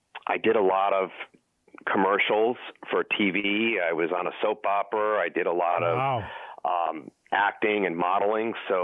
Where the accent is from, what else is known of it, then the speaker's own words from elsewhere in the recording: Hartford, Connecticut, United States; Okay, I grew up in a suburb of Hartford, Connecticut, and I was raised in a family.